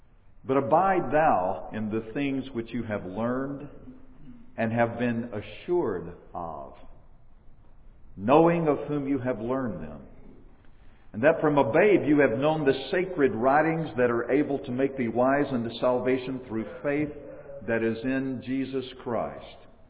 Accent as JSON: {"language": "English", "town": "Dothan", "region": "Alabama", "country": "United States", "tie": "born or raised there", "said": "I was born in Dothan, Alabama. And I spent the first 12 years of my life living on Moat Street."}